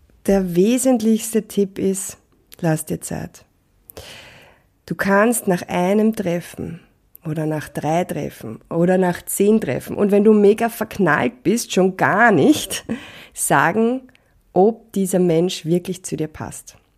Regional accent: Vienna, Austria; ich bin ja aus Wien

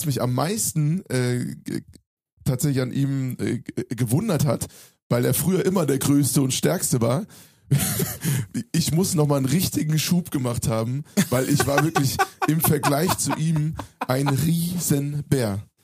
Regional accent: Hofheim, Hesse, Germany; den habe ich in meiner Heimatstadt Hofheim geschrieben.

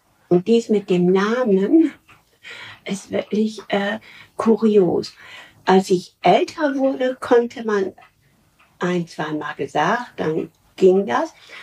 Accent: Lower Saxony, Germany; born there; Ich bin geboren im März 1944 in einem klitzekleinen Dorf in Ostfriesland. Ich glaube, wir hatten damals nur 300 Einwohner.

